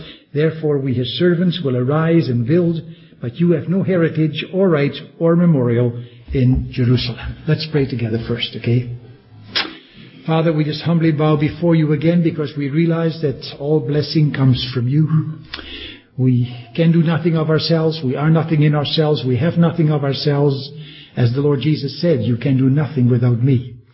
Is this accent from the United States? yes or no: no; Netherlands; English is a second language; now in Belgium; I only have to open my mouth in Belgium, and they can hear by my accent, you know.